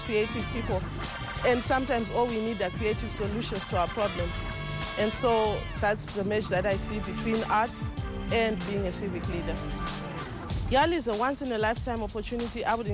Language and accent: English; Zimbabwe; I'm from Zimbabwe.